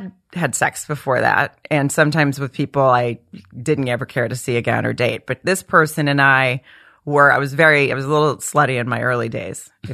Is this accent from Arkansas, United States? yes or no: yes; Farmington, Arkansas, United States; I was there from 5 years old until I graduated college, until I was 21.